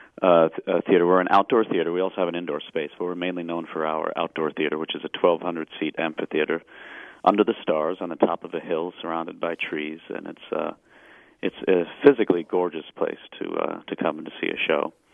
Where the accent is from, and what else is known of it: New York City, New York, United States